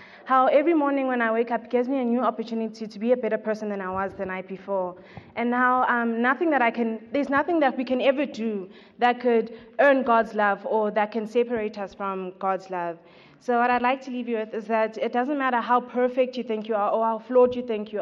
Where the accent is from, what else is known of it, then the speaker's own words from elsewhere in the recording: Johannesburg, Gauteng, South Africa; I'm from the Northwest region in Johannesburg